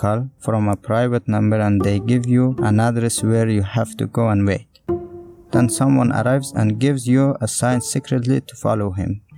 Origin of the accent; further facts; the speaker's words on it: Afghanistan; now in Lesbos, Greece; I am from Afghanistan, a beautiful country.